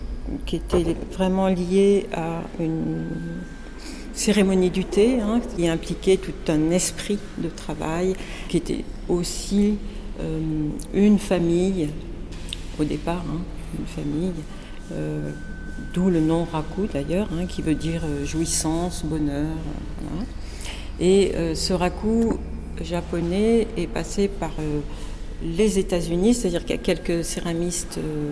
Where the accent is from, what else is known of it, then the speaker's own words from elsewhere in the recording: France; Je suis une Française qui vit dans le sud de la France, côté d'Uzès, un village qui s'appelle Saint-Quentin-la-Poterie.